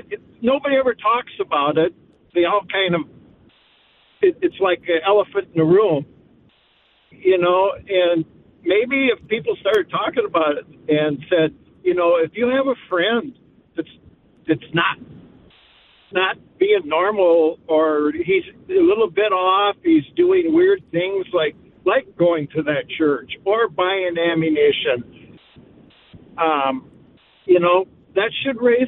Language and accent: English; Sioux Falls, South Dakota, United States; Yeah, I'm originally from Sioux Falls.